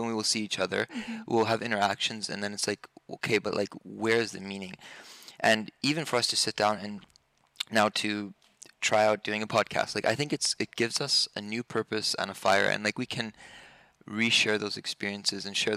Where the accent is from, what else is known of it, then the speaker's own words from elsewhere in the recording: Spanish Lookout, Cayo District, Belize; Yeah, so I was born here in Spanish Lookout, which is a small little community. So Belize is a country of about 300 to 400,000 people. The town we grew up in is about 2,000 people.